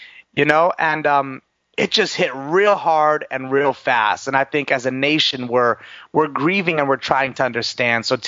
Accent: Connecticut, United States; My hometown is, you know, in Connecticut, so this whole Sandy Hook thing just seems so surreal.

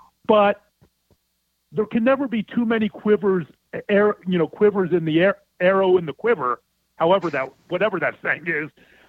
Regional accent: Pittsburgh, Pennsylvania, United States; And back in the day when it was safe, growing up in Pittsburgh, I used to hitchhike to different cities on the East Coast to see him in concert.

